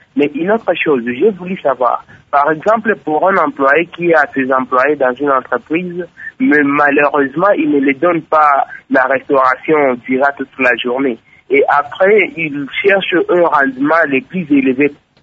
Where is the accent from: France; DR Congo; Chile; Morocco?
DR Congo; Bukavu, South Kivu; ici, chez nous à Bukavu